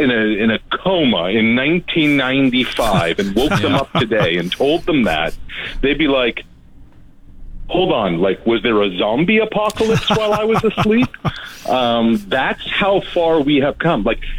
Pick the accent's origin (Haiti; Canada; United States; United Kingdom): Canada; Like, this is where we have to stop being Canadian for a minute.